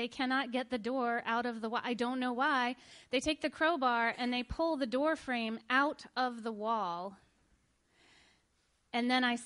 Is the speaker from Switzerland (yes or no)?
no; Richmond, Virginia, United States; I'm from the South, if I didn't say that already. I'm from Richmond. And when you're a boy growing up in the South, you often get guns for your birthday